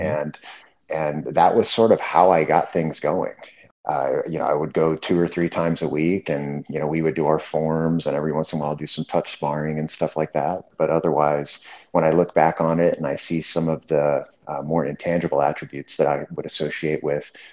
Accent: St. Louis, Missouri, United States; I grew up in St. Louis, and so we had a community center Taekwondo program

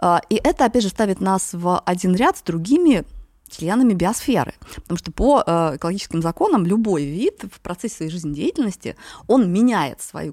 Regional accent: Siberia, Russia; Я потомственный грибник. Я человек из Сибири, и этот дитя грибников.

